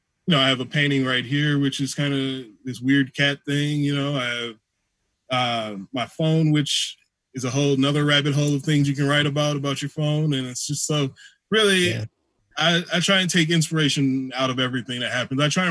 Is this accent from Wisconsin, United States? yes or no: yes; Milwaukee, Wisconsin, United States; That's where I grew up in Milwaukee for the majority of my life.